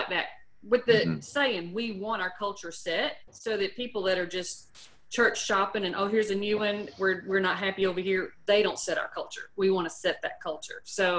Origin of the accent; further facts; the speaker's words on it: Paducah, Kentucky, United States; I am from Paducah, Kentucky.